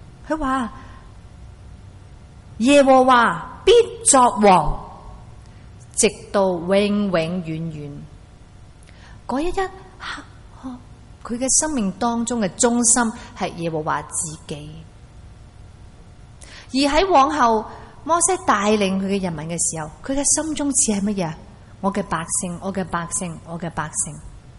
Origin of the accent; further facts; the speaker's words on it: Hong Kong; 不要用我们香港人此时此刻去想法，那多少尺先？是不是？有多少间房先？